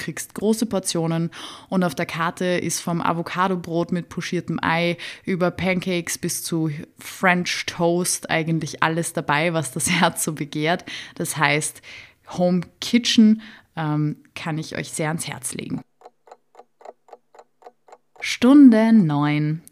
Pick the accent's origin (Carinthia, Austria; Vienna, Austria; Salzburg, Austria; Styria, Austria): Vienna, Austria; ich komme aus Wien